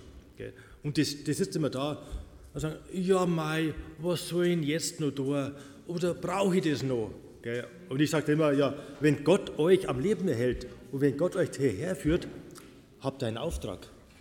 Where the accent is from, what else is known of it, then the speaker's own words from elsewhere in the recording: Traunstein, Bavaria, Germany; Ich komme aus Traunstein.